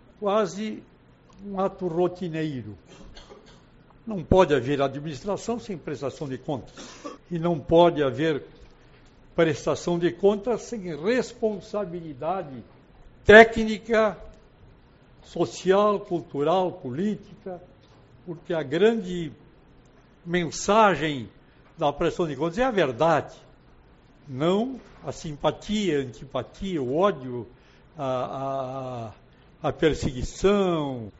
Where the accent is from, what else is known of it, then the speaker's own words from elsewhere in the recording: Uruguaiana, Rio Grande do Sul, Brazil; na minha terra, na minha Uruguaiana, na minha juventude ainda, pelo menos na minha mocidade.